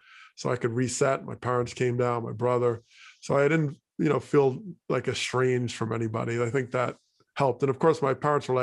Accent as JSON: {"language": "English", "town": "Teaneck", "region": "New Jersey", "country": "United States", "tie": "born or raised there", "also_born_or_lived": "Hackensack", "said": "So I grew up in Teaneck, but we live right on the river, mm-hmm. and that's the Hackensack River. So on the other side of the river is Hackensack, New Jersey, technically where I was born."}